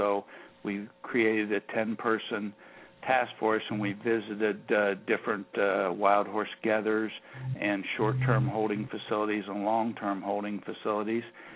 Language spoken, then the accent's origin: English; Florida, United States; I'm from Southeast Florida. I live in Boca Raton, and I practice in Pompano Beach, Florida